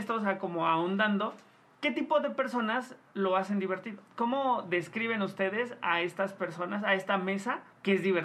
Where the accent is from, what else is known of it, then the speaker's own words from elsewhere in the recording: Mexico; es algo que a todos como mexicanos nos pasó